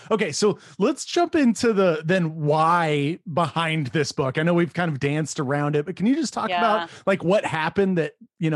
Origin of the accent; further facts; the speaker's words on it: Texas, United States; like growing up in West Texas. I know.